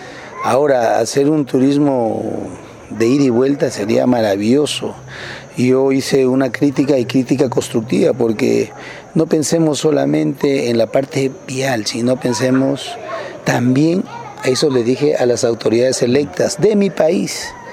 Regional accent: Peru; que de alguna manera nosotros como peruanos tenemos que imitar lo que vemos.

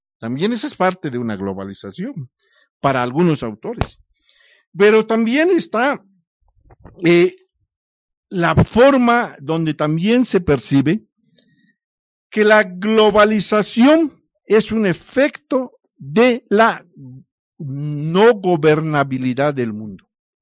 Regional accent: Mexico

